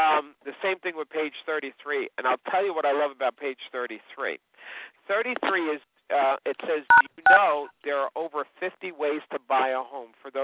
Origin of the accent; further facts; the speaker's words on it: Long Island, New York, United States; the fact that I'm from Long Island, you know, we have a lot of fishing because we're surrounded by water.